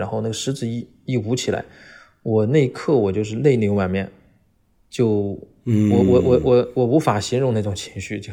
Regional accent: Hubei, China; now in Guangzhou, China; 舞狮呢，我是来广州以后啊，然后才在日常生活中经常的接触到。其实我小时候在湖北，我长到20多岁，长到30岁，可能能看到过三次。

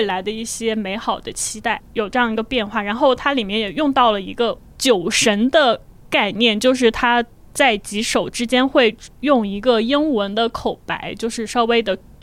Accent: Henan, China; 因为以前毕竟作为一个河南人有高考的这一个大山在眼前

